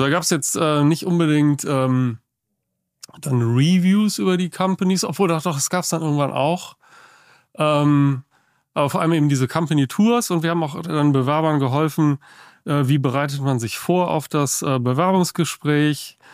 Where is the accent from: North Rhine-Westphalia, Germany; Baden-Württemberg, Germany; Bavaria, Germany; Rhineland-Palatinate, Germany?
North Rhine-Westphalia, Germany; Bonn; moved away as an adult; also born or lived in Cologne / Berlin; now in United States; Ich bin in Bonn geboren. Und genau, in Bonn dann zur Schule gegangen, Abitur gemacht und habe dann in Köln studiert, also BWL studiert. Dann mich irgendwie nach Berlin kurz gezogen, da in der Startup-Welt angefangen. Genau, und dann irgendwann nach Amerika gegangen.